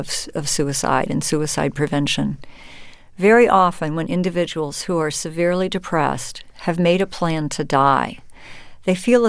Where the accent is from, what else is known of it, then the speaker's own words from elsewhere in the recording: Colorado, United States; Culturally, I come from Colorado. A lot of people that I know, most people that I know, own some kind of firearms.